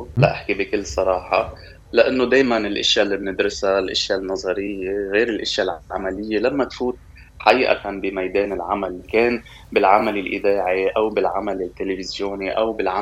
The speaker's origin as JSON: {"language": "Arabic", "country": "Lebanon", "said": "بدنا نقول إنه موجود كمان بلبنان ونحن معروفين فيه كلبنانيين"}